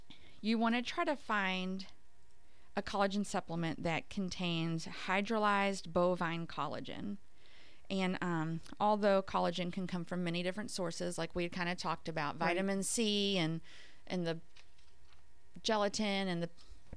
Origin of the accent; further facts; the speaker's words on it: Kentucky, United States; I'm from Kentucky. I say bovine.